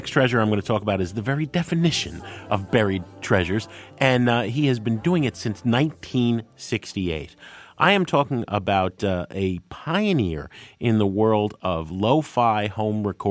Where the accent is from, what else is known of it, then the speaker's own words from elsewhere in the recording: Jersey City, New Jersey, United States; I fell in love with his music in the early 80s when I was growing up in Jersey City in Hoboken, listening to the freeform bastion of adventurous radio, WFMU-FM.